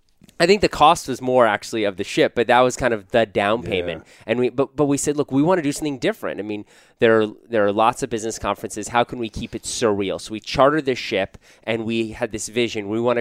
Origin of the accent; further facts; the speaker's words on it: Washington, District of Columbia, United States; Well, I grew up in Washington, D.C., and I just thought it was so different.